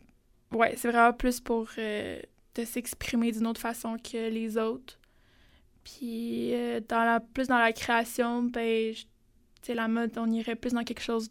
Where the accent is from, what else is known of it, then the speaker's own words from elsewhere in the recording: Russia; c'est mon nom en russe, puisque je suis russe.